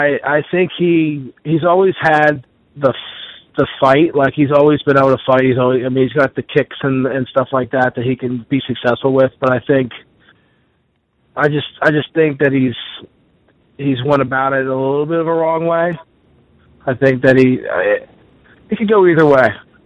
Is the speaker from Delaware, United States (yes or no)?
yes; Dover, Delaware, United States; Yes, I was born and raised in Dover, Delaware. I've lived here all my life.